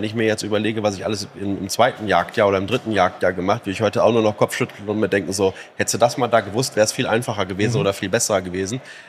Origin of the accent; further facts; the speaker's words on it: Witten, North Rhine-Westphalia, Germany; ich komme ja aus Witten, also direkt 15 Kilometer weiter.